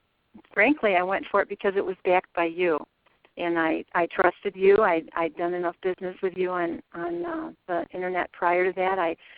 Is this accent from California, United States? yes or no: no; Illinois, United States; I'm from Northern Illinois, about 70 miles west of Chicago.